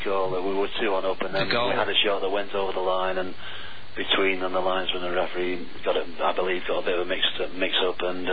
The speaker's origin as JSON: {"language": "English", "town": "Ashton-under-Lyne", "region": "North West England", "country": "United Kingdom", "said": "I come from Aston-on-the-Lyme."}